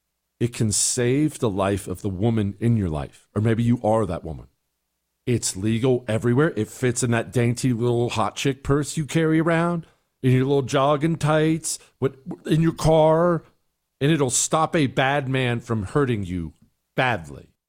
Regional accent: Montana, United States; Different people had different upbringing. I was raised in Montana. I was raised on that stuff.

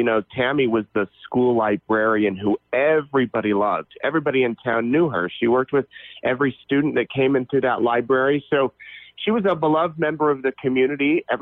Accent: Utah, United States; now in Idaho, United States; I grew up near Salt Lake City.

